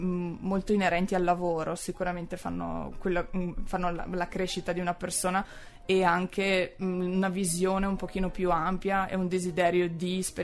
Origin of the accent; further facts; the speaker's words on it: Avesa, Veneto, Italy; Io sono veronese … sono di Avesa e lavoro a Milano principalmente